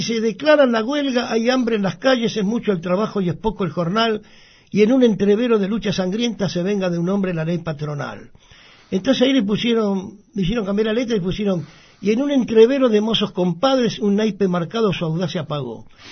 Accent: Buenos Aires, Argentina; Yo nací en Buenos Aires, en la capital, en el barrio.

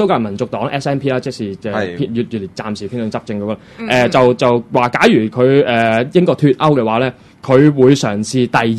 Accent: Hong Kong; 咁對於我哋香港人嘅影響係乜啦？

